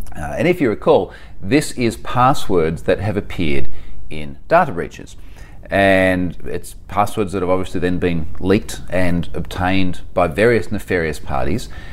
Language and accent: English; Australia; I am definitely going to be trying to do more of these from my home country. And in fact, I've got a few more lined up over Australia for the remainder of the year.